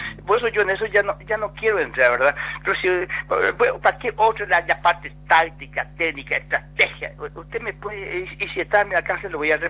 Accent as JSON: {"language": "Spanish", "town": "Bahía Negra", "region": "Alto Paraguay", "country": "Paraguay", "said": "Yo soy una familia muy pobre, yo vine a estudiar de Bahía Negra, el Chaco, entré en el Liceo Acostañú"}